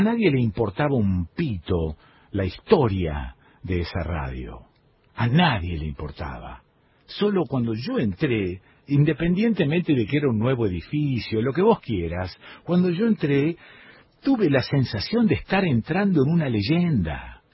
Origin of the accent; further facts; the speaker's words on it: Rosario, Santa Fe, Argentina; now in San Marcos Sierras, Argentina; yo no digo soy de Rosario o de Santa Fe, no, digo soy de San Marcos Sierras. Porque ahora soy de acá. No tengo el cantito cordobés. No tengo el cantito riojano que hay en Cruz del Eje que está cerquita de acá. No lo tengo.